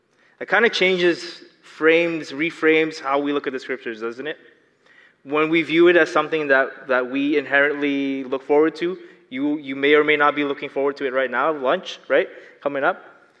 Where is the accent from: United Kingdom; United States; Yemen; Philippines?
Philippines; I'm Filipino. That means I have a quirky accent and I'm part of a visible minority.